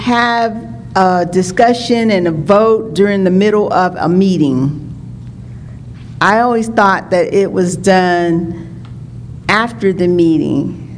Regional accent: California, United States; from California.

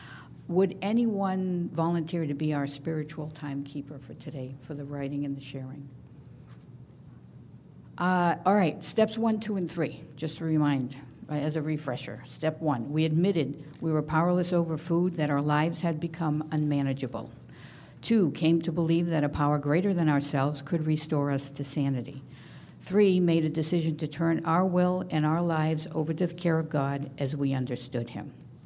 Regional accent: Fort Worth, Texas, United States; I'm from Fort Worth, Texas.

